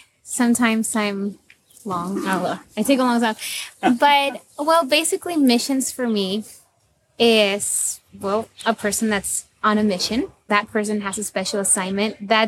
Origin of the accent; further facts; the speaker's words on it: Nicaragua; English is a second language; I've lived all my life in Nicaragua, and currently I am an English teacher.